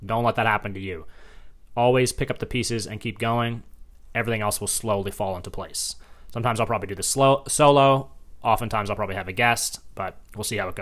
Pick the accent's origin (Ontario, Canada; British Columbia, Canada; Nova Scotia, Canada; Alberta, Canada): Nova Scotia, Canada; Wellington; my hometown of Wellington, Nova Scotia, clocks in just at about over 2,000. So I'm from quite a small place